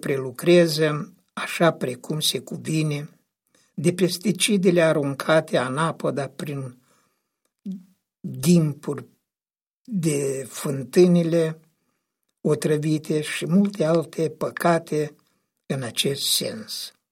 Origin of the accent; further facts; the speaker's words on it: Minceni de Jos, Rezina District, Moldova; în satul Minceni de Jos, satul meu de Baștină, din părțile Rezinii.